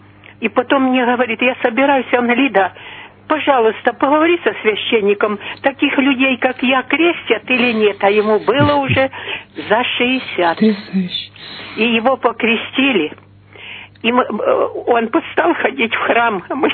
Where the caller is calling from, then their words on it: Krasnodar, Krasnodar Krai, Russia; Я хочу, я из Краснодара.